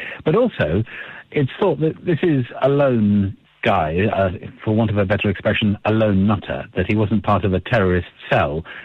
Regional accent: United Kingdom; I say this as a Brit

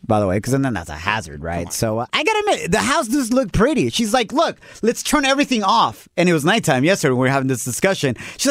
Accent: Mexico; And we're from Mexico.

